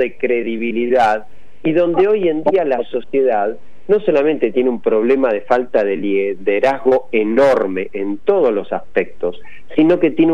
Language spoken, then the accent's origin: Spanish; Argentina; yo creo que también la Argentina, como argentinos, tenemos que...